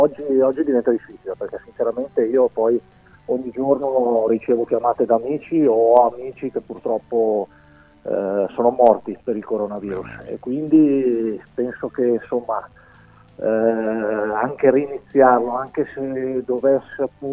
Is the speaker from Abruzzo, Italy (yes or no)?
no; Crema, Lombardy, Italy; io sono a Crema, perché sono di Crema